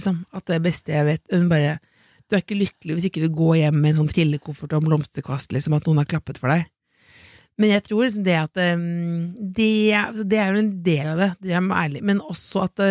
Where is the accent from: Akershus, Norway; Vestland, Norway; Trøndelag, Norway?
Akershus, Norway; Jessheim; husker liksom hjemme på Jessheim